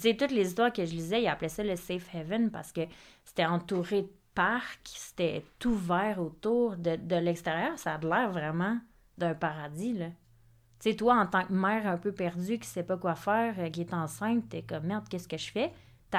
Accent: Nova Scotia, Canada; born there; moi aussi, je viens de la Nouvelle-Écosse, puis je sais que mes parents sont allés m'adopter en Nouvelle-Écosse.

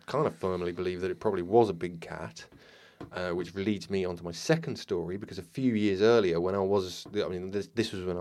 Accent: Ludlow, West Midlands, United Kingdom; From where I grew up in South Shropshire, called a little town called Ludlow.

